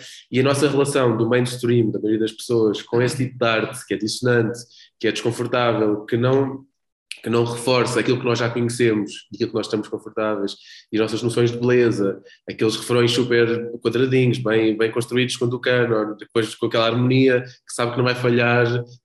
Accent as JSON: {"language": "Portuguese", "country": "Portugal", "tie": "born or raised there", "said": "que é uma coisa que nós aprendemos crescendo em Portugal, crescendo nesta cultura"}